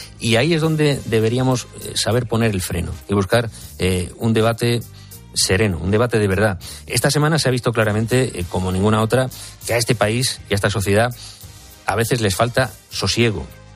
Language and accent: Spanish; Spain; como informadores y como españoles de a pie que somos